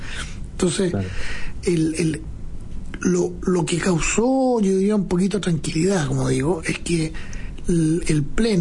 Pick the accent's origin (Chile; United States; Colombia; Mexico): Chile; Mal que mal somos chilenos.